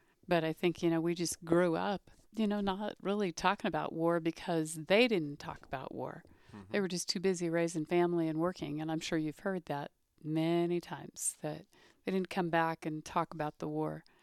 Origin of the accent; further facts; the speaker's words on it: Berkeley, California, United States; Growing up in Berkeley during the Cultural Revolution, when the Vietnam War had turned ugly, according to our press, and impressed that upon people, I grew up surrounded by that, burning the flag.